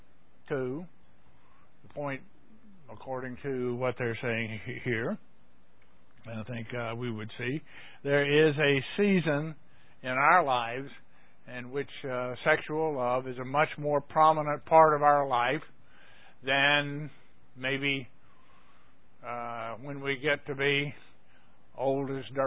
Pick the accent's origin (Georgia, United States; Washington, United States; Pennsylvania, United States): Georgia, United States; moved away; we had a dandelion here, dandelion over there, down the road a dandelion when I was growing up in Georgia. But when we moved up here